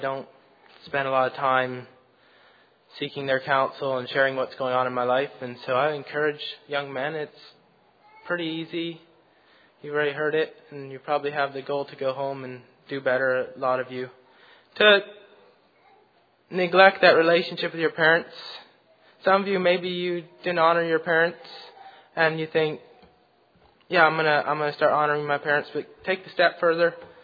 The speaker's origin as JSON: {"language": "English", "region": "New Brunswick", "country": "Canada", "said": "I'm from New Brunswick, Canada. That's just east of Maine, so there's where I'm from."}